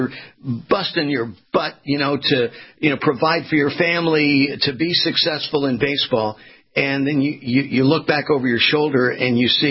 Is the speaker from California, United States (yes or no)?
yes; California, United States; now in Florida, United States; And I grew up in Southern California. I'm here in the East Coast in Florida now.